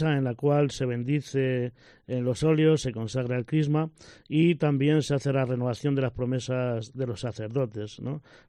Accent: Muñopedro, Castile and León, Spain; yo recuerdo en mi pueblo, Muñoz Pedro, hay todavía turno de vela toda la noche.

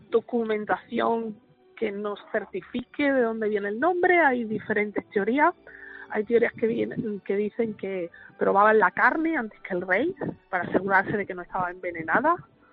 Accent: Villafranca de los Barros, Extremadura, Spain; Soy de Badajoz, de un pueblo.

